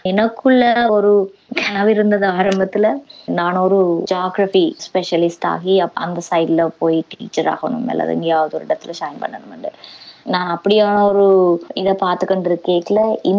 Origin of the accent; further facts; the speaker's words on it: Mannar, Northern Province, Sri Lanka; நான் பிறந்து வளர்ந்தது எல்லாமே மன்னார்ல தான். என்னுடைய தாய் தந்தையர்கள் யாழ்ப்பாணத்து பின்னணியை கொண்டிருந்தாலும் நான் பிறந்தது வளர்ந்தது எல்லாமே மன்னார்ல.